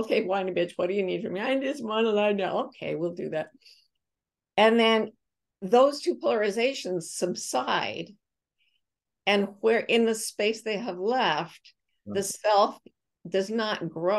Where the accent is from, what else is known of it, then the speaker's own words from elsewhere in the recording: United States; When I heard that as an American, I was like, emptiness means eternal loneliness.